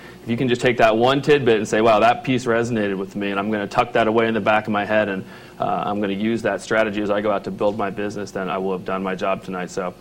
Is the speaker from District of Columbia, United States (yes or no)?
yes; Washington, District of Columbia, United States; I'm from Washington, D.C. originally. I have a very diverse background.